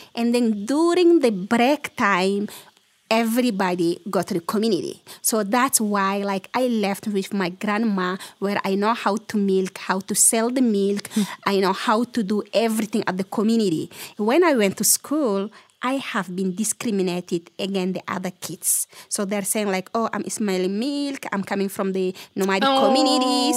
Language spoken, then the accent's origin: English; Chad; growing up at the community and going to school have been a big challenge for me.